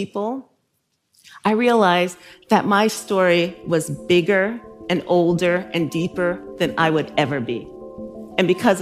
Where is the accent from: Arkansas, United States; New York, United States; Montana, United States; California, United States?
New York, United States; Brooklyn; You know, I grew up in Bushwick